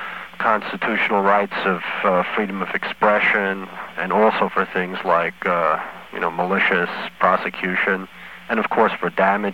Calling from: Manhattan, New York, United States; Hi, New York, Manhattan.

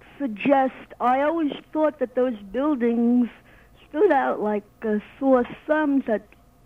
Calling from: New York City, New York, United States; from the Bronx, and I'm calling to say

